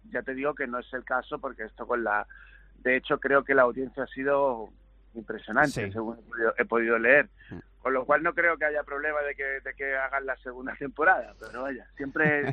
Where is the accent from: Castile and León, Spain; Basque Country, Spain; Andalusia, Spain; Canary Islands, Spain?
Andalusia, Spain; Y contentísimo en ese caso porque estaba en mi tierra, claro.